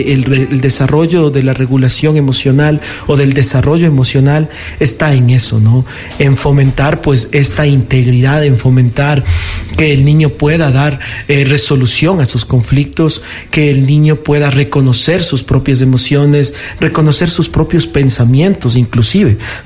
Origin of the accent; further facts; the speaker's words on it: Ecuador; como familias ecuatorianas o como ciudadanos ecuatorianos no tenemos esta educación emocional desde el hogar.